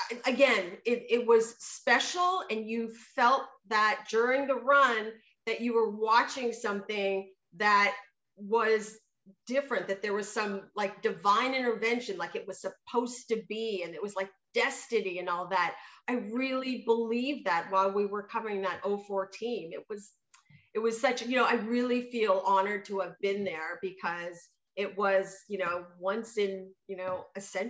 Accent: Toronto, Ontario, Canada; they're my hometown team. I grew up in Toronto.

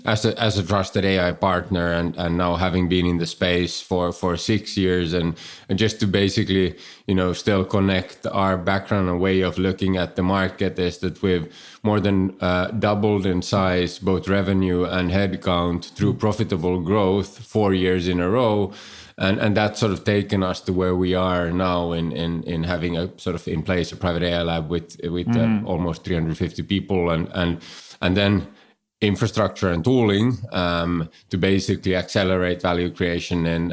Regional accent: Finland; first language Swedish; English is a second language; moved away; also born or lived in Germany / London / Stockholm; I'm originally from Finland, but most of my career has been elsewhere. So, you know, we lived in and spent time in Germany, in London, in Stockholm, Sweden. I'm myself a native Swedish speaker, but of course, Finland is a bilingual country, and have sort of roots in many places.

